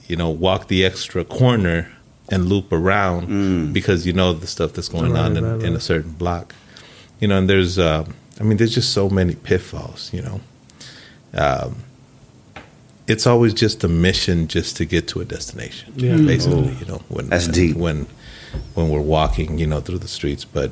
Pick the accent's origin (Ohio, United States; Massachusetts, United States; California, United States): California, United States; Los Angeles; also born or lived in Michoacán, Mexico; Born in Michoacán, Mexico, and when I was about 4 years old, my entire family immigrated to the United States, and we ended up in South Los Angeles.